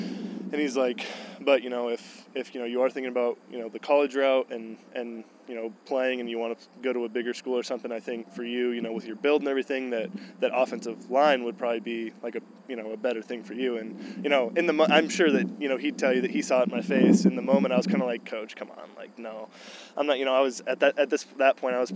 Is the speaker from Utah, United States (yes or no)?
no; Pella, Iowa, United States; Certainly growing up in Pella with the different success, even as a kid